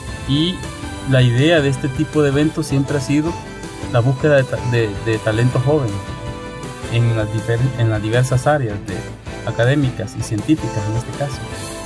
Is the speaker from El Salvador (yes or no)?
yes; El Salvador; uno de los grandes retos nuestros como salvadoreños es no solo saber la potencialidad que tenemos